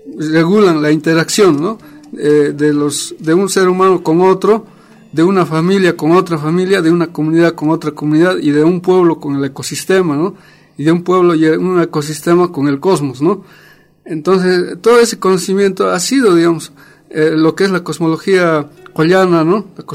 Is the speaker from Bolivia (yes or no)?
yes; La Paz, Bolivia; Y yo soy del Ayllu Urahuasi, ¿no? Allá por la cordillera real de los Andes, ¿no?